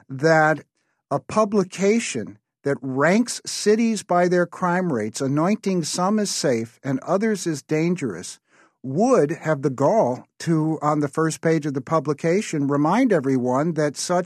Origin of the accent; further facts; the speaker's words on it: St. Louis, Missouri, United States; I'm from St. Louis and proud of it.